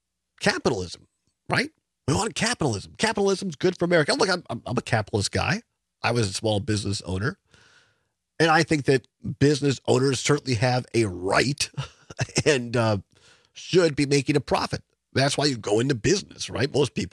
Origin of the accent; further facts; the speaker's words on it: Wisconsin, United States; Right. And you know, I grew up out in Southwest Wisconsin, a rural area where, you know, you could call 20 miles away and it was a long distance call.